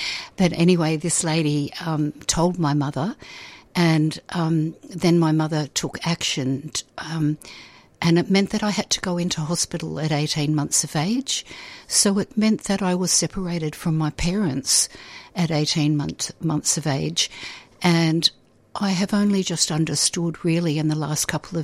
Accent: Frankston, Victoria, Australia; Well, I grew up in Frankston. I was born in Frankston. I went to the local primary school, and I also went to the local high school, Frankston High School. I worked my first jobs in Frankston.

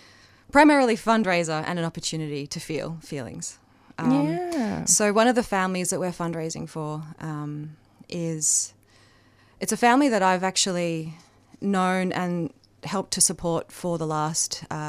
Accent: Beit Sahur, West Bank, Palestine; from a small village called Beit Sahur near Bethlehem in the West Bank. A long line of traditionally shepherds.

